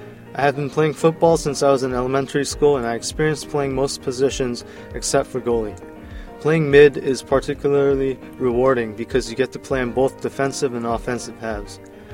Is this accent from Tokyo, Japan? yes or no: no; Yokohama, Kanagawa, Japan; also born or lived in Kobe; I was born in Kobe, Japan on October 2nd, 1985, and raised in Yokohama.